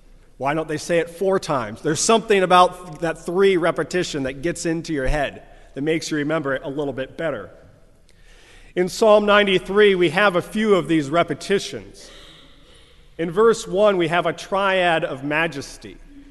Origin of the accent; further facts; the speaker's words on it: Ohio, United States; But growing up in Northeast Ohio, the picture that jumps out to me is that of a tornado.